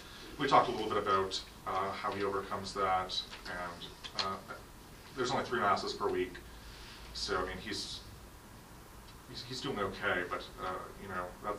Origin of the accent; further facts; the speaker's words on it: Canada; I am Canadian, yeah. Yes, by birth, yes.